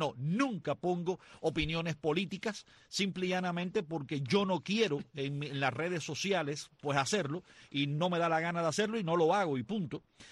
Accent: Cuba; now in United States; llevo ya muchos años viviendo en Estados Unidos y salí de Cuba

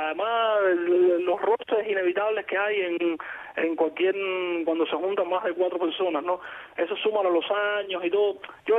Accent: Havana, Cuba; yo me crié en La Habana Vieja y todo lo que es la rumba, el cubancó, estaba muy presente.

